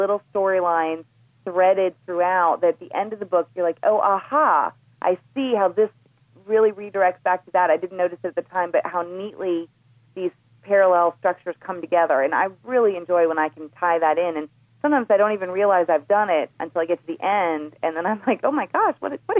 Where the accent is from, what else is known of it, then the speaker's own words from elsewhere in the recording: Washington, District of Columbia, United States; And so I, growing up in Washington, where you have a lot of single career women who are staying single longer